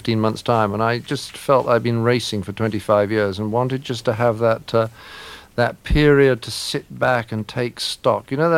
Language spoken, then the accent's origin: English; England, United Kingdom; well, I'm English.